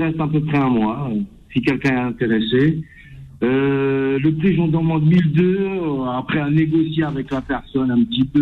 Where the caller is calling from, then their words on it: Argenteuil, Île-de-France, France; Moi, je suis d'Argenteuil